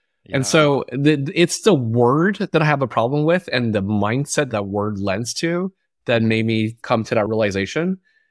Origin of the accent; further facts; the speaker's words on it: Dalian, Liaoning, China; I grew up in China. So I was born there in a northern part of China called Dalian. And I was raised by my grandparents up to age 4.